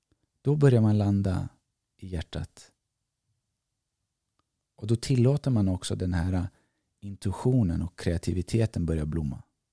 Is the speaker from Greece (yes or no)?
yes; Greece; now in Sweden; Jag är grek